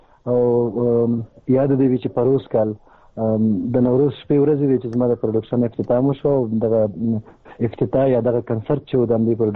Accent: Khyber Pakhtunkhwa, Pakistan; زما کور اوس هم په خیبر پختونخوا کې دی، چون زما پیدایش هلته شوی دی، ما تعلیم تربیه هغلته کړې ده.

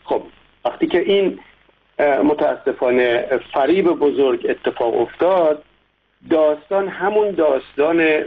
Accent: Iran; به عنوان یک ایرانی

